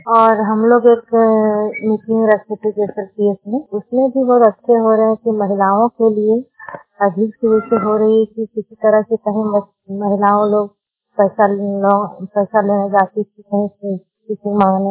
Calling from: Jharkhand, India; और हम गिरिडीह डिस्ट्रिक्ट से बोल रहे हैं और मेरा गांव का किरला हूँ

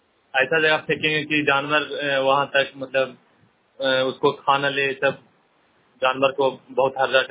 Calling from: Bihar, India; Chandi block से।

